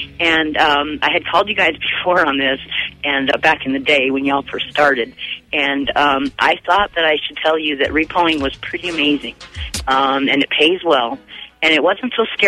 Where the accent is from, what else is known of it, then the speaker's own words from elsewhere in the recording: California, United States; growing up in Cali and back in the day